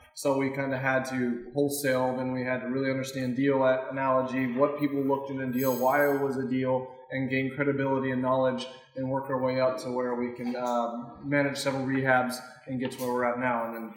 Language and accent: English; Kansas, United States; But I grew up in Kansas, small town, and I started doing construction when I was in high school